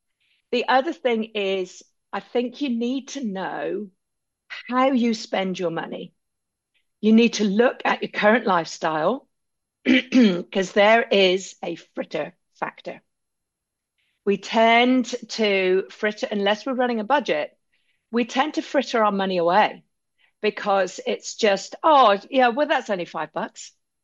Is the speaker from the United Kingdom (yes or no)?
yes; United Kingdom; now in New Zealand; both of us being expat British, That's not the arrangement in the UK.